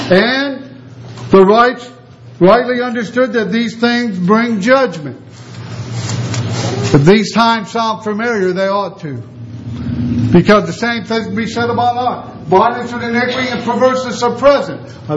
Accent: United States; I am so thankful and honored that I'm an American citizen

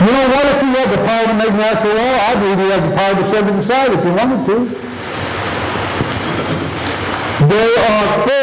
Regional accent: Gary, Indiana, United States; born there; Ask me where I was born. I was born in Gary, Indiana.

